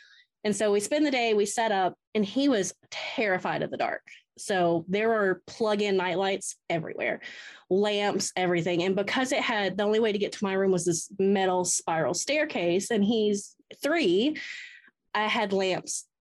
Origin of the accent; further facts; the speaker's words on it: Atlanta, Georgia, United States; Okay. I am from Atlanta.